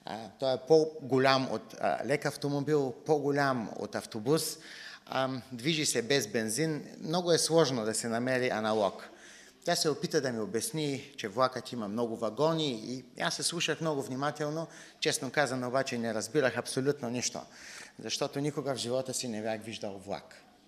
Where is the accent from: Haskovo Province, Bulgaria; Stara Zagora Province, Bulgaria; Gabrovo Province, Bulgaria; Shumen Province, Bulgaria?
Gabrovo Province, Bulgaria; Gabrovo; moved away as an adult; now in Munich, Germany; съм роден в Габрово преди 34 години. Габрово е моят роден град и там съм прекарал 20 години от живота си. На 20 години заминах за Германия, където живея до момента.